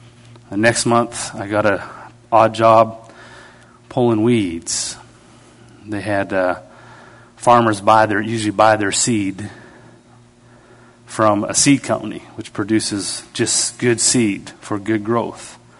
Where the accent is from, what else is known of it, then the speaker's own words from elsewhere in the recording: Canada; now in United States; I can't stay past graduation because I'm Canadian. You know, I have to go home.